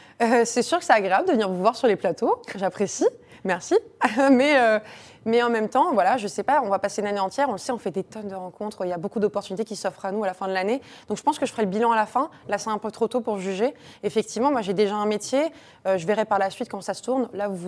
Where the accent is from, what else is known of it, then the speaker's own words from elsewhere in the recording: Paris, Île-de-France, France; moi je suis parisienne, à la limite c'est déjà plus simple